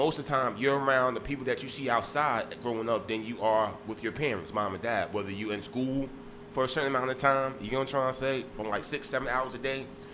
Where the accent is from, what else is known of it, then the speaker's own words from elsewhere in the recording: Bronx, New York, United States; But I'm from the South Bronx, so you know that ghetto mentality is around every time you come outside.